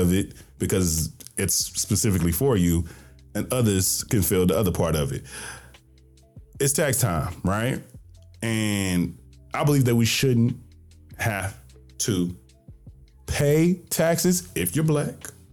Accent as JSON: {"language": "English", "town": "Jackson", "region": "Tennessee", "country": "United States", "tie": "born or raised there", "said": "living in my hometown of Jackson, Tennessee, yeah, you might be a king."}